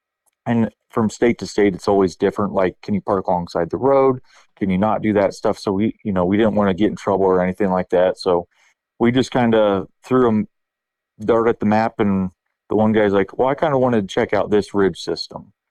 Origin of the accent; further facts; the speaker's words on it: Ohio, United States; I'm from Northeast Ohio area. I'm 32 years old